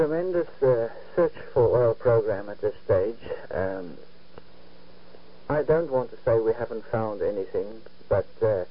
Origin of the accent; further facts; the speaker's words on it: South Africa; It'll be almost impossible for me as a South African to really say what the prime reason for it is.